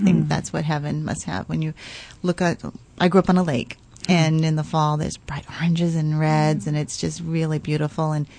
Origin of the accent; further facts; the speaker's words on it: New Hampshire, United States; Cold. That's why I moved to Hawaii.